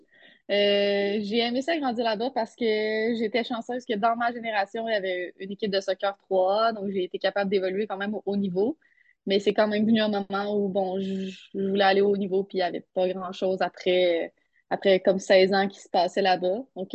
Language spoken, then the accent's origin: French; Saint-Hyacinthe, Quebec, Canada; Je suis native de Saint-Hyacinthe. Puis j'ai été à l'école secondaire à Saint-Hyacinthe. Puis au cégep, j'ai décidé de quitter Saint-Hyacinthe, d'aller à Garneau, à Québec.